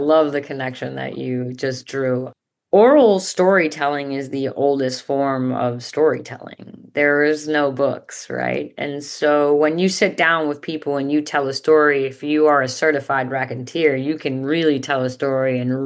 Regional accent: New York City, New York, United States; also born or lived in Staten Island; I was born and raised in Queens. I spent the tail end of my high school career in Staten Island.

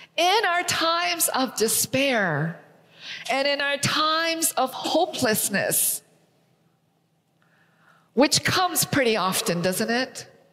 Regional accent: Canada; I am Korean. I'm Korean American. I grew up in Canada

